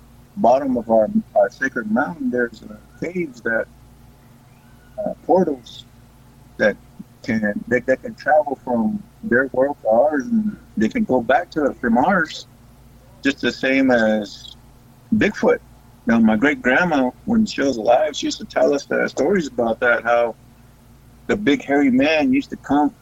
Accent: Bylas, Arizona, United States; I'm from the St. Carlos Apache Reservation out here in Arizona, and I grew up here.

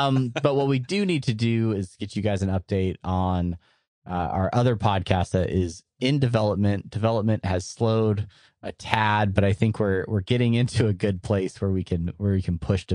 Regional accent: San Diego, California, United States; Growing up in San Diego finally paid off.

